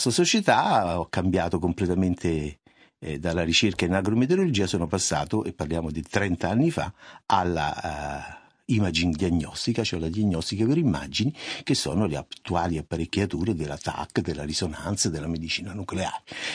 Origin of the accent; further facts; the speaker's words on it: Rome, Lazio, Italy; io sono di Roma, anche l'accento anche lo denuncio.